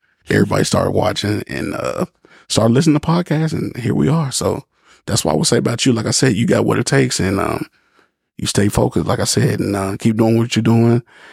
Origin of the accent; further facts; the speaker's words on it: Mississippi, United States; now in Kentucky, United States; So that's why we came from Mississippi to Kentucky.